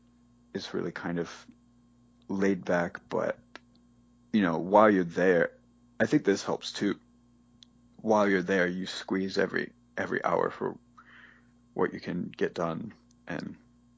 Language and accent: English; Michigan, United States; No, I'm from Michigan originally.